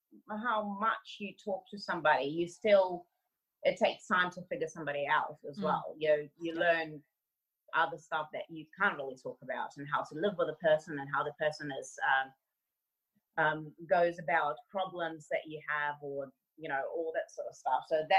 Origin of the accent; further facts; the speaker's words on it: Russia; I'm from Russia.